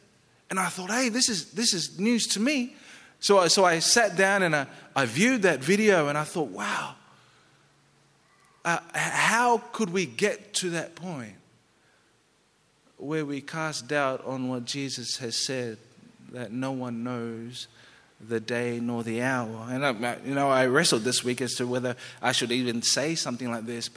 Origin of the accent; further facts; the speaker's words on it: Queensland, Australia; I'm Queenslander